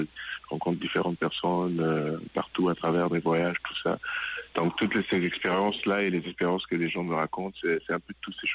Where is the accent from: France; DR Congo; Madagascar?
DR Congo; born there; Moi, je suis né au Congo et en arrivant ici